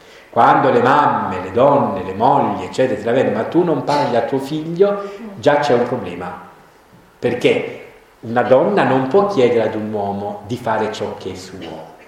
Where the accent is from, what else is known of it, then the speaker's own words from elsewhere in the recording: Apulia, Italy; born there; io sono nato nella Puglia di mezzo secolo fa